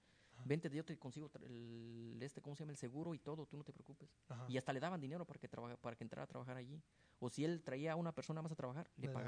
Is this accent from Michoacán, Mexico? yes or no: yes; Michoacán, Mexico; pero para el área donde somos nosotros, allá de Michoacán, que le llaman pinole